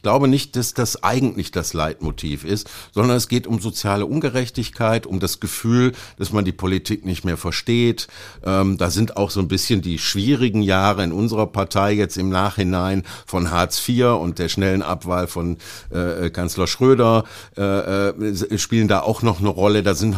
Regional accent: Oberhausen, North Rhine-Westphalia, Germany; ich komme aus Oberhausen, sitze da im Stadtrat

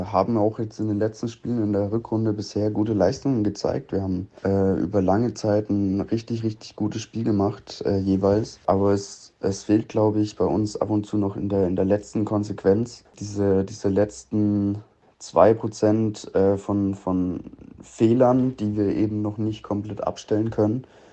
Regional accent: Bavaria, Germany; ich komm von hier, aus der Gegend. Also ich bin aufgewachsen 20 Minuten weg von Coburg

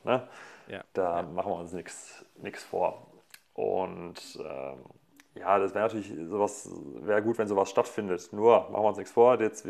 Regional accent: Essen, North Rhine-Westphalia, Germany; born there

